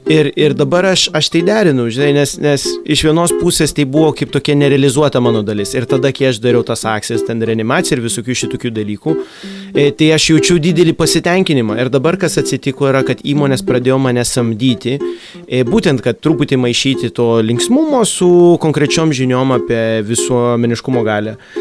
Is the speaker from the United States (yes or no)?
no; Colombia; now in Lithuania; aš augau Kolumbijoje su tokia dviguba tapatybė. Žinai, vat, dėdukai sakė, tu esi lietuvis. Jo, ir Kolumbijoje įsivaizduok